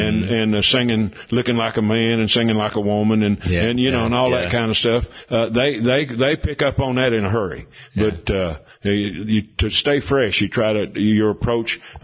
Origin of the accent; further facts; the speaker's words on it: Big Stone Gap, Virginia, United States; born there; also born or lived in Memphis; now in Asheville, United States; I was born in Big Stone Gap, Virginia. That's yeah. Up in the mountains. And then lived most of my adult life in Memphis, where my dad pastored a big church there.